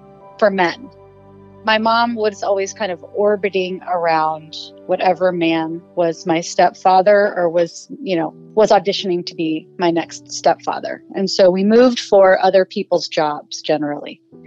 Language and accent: English; Ohio, United States; born there; I grew up everywhere. I was born in Ohio. I was raised with my mom's side of the family, which is all Syrian, and I had a Lebanese step-grandmother.